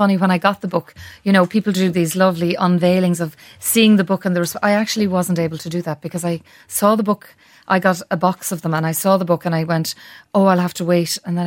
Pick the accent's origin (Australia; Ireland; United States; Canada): Ireland; Leinster; yeah, but I'm from the south. I'm from Kildare.